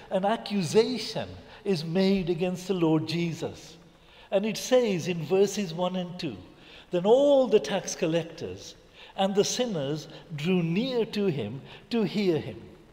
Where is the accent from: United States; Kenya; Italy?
Kenya; Hey, look, I come from Kenya.